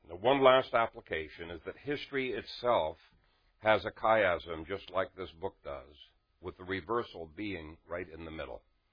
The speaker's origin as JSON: {"language": "English", "country": "Canada", "also_born_or_lived": "Africa", "said": "I came from Canada."}